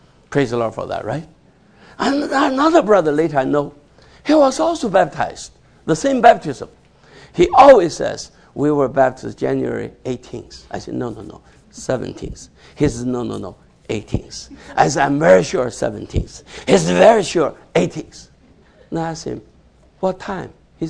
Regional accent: Yantai, Shandong, China; I just wish I could go back to my hometown, Qifu, that Yantai, huh? Go back hometown and walk on that street.

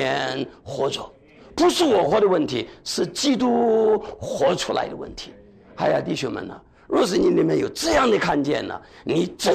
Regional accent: China; 特别我们中国人呢、啊，懂不懂？从小就想尽办法和父母啊不要出难处。

